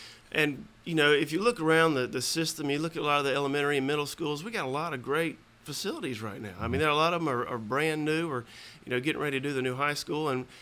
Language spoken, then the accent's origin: English; Valdosta, Georgia, United States; I grew up here in Valdosta, and I went through the city school system and graduated from Valdosta High.